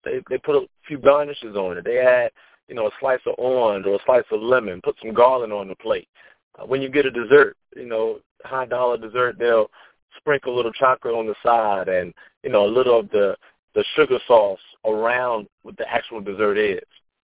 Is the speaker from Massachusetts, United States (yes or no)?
no; Hampton, Virginia, United States; how I grew up in Phoebus, which is a rougher area of Hampton. So it's not downtown Hampton, but it's definitely not suburb.